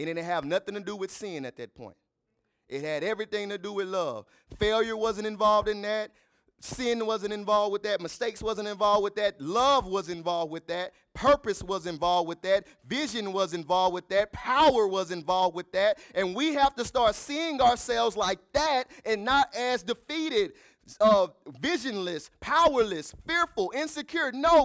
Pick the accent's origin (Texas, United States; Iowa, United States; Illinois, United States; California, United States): Texas, United States; Pittsburgh; I grew up in Pittsburgh, Texas, man, country town, no resource. Anybody know what Pittsburgh, Texas is?